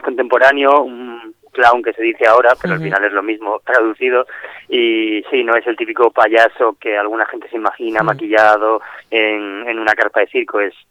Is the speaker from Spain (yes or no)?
yes; Asturias, Spain; porque soy de Asturias